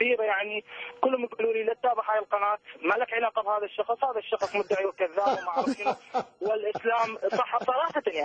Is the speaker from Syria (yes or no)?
no; Iraq; طبعا أنا عراقي مسلم من العراق.